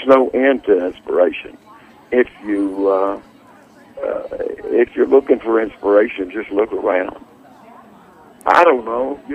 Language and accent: English; Texas, United States; I'm from Texas, but I don't own the place.